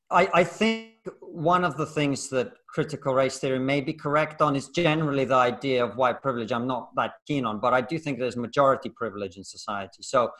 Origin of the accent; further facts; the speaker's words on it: Russia; I come from Russia. My grandparents were born in the Soviet gulag for political prisoners.